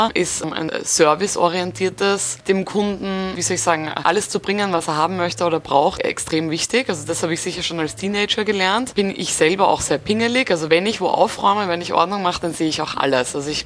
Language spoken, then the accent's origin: German; Austria